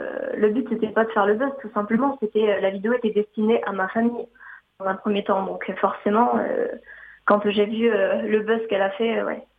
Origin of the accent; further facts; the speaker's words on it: Huelva, Andalusia, Spain; French is a second language; now in France; Je suis originaire de Huelva, en Andalousie.